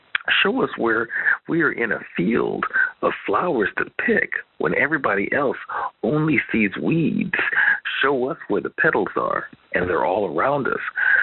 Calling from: Lakewood, Washington, United States; Good morning, everybody. … I am calling in from Lakewood, Washington, and I am very grateful for new seasons.

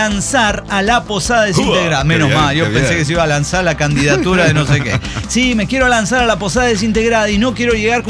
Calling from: León, Guanajuato, Mexico; soy el iletrado de León, Guanajuato

